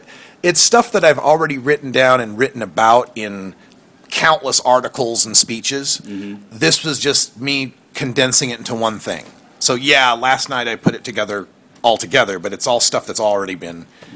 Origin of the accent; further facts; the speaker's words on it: Idaho, United States; born there; But I was born in Idaho, so I've got family there, and we visited.